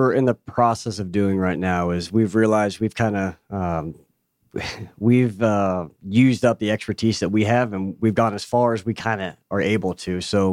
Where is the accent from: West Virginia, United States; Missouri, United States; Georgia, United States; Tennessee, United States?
Georgia, United States; Atlanta; also born or lived in Miami; Pretty young. So we moved to Atlanta from Miami and grew up here.